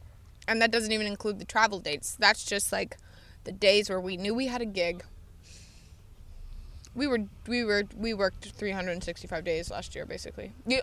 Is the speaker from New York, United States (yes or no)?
no; Tennessee, United States; now in London, United Kingdom; I'm 23 years old, born and raised in Tennessee. I've traveled a lot. I've lived in quite a few different interesting places. I live in London now.